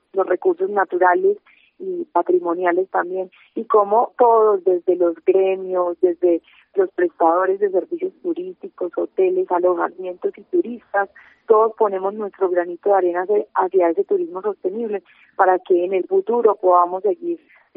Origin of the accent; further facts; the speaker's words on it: Antioquia, Colombia; aquí la familia es lo principal para nosotros en Antioquia.